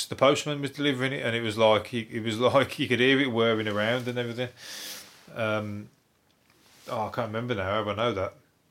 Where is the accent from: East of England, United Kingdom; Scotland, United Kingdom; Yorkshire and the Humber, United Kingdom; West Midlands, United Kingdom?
West Midlands, United Kingdom; Birmingham; I'm from Birmingham.